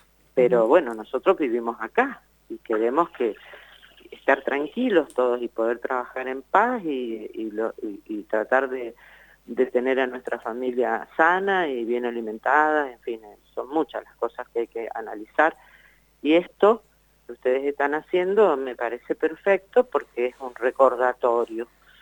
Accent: Argentina; como argentinos que somos

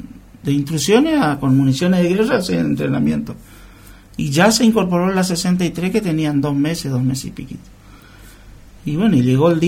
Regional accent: Monte Caseros, Corrientes, Argentina; como era yo soy de Monte Casero

